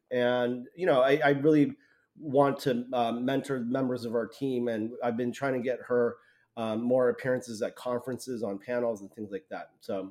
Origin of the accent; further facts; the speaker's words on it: Morgantown, West Virginia, United States; born there; moved away as an adult; now in San Francisco, United States; I was born in Morgantown, West Virginia. That's a university town, basically 40 minutes south of Pittsburgh.